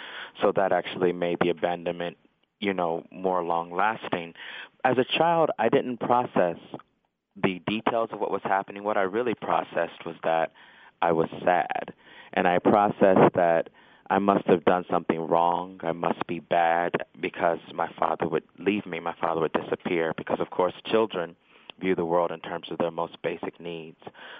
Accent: Dayton, Ohio, United States; I was born and raised in Dayton, Ohio for 18 years.

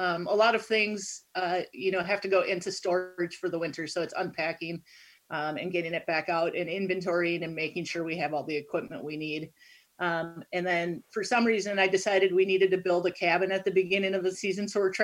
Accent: Wisconsin, United States; I'm originally from Wisconsin and somehow we always end up slightly Midwest heavy

